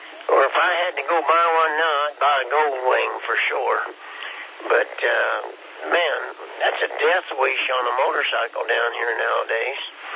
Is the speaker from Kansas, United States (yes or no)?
yes; Kansas, United States; And, I'm from Kansas, and, you know, we're a little slow anyways. And everything's flat up there, and, well, most of it.